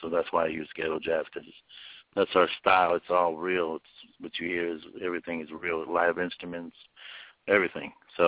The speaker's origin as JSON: {"language": "English", "town": "Oakland", "region": "California", "country": "United States", "tie": "born or raised there", "said": "Yeah, my hometown, Oakland, California, we love it. We love it. We miss the Bay."}